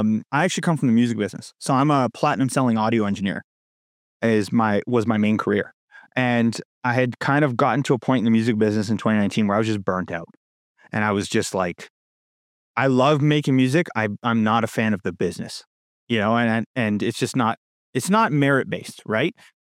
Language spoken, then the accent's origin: English; Toronto, Ontario, Canada; Out in Canada, British Columbia is where I am right now, born and raised in Toronto.